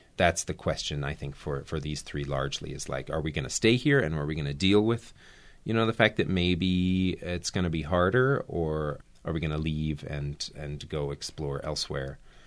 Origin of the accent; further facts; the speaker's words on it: Kalispell, Montana, United States; moved away; also born or lived in New Zealand / Germany; living in New Zealand, and sort of wishing that I had had that growing up in Kalispell.